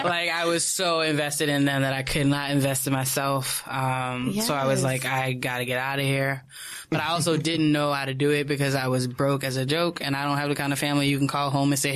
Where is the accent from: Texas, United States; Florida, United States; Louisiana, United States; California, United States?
Louisiana, United States; New Orleans; also born or lived in Washington, D.C.; now in New York, United States; I was born and raised in and around New Orleans. I've been in New York for like 6 years now.